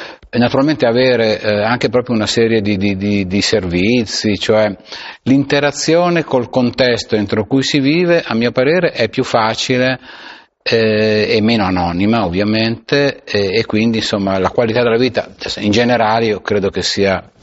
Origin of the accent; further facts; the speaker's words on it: Arona, Piedmont, Italy; io sono nato ad Arona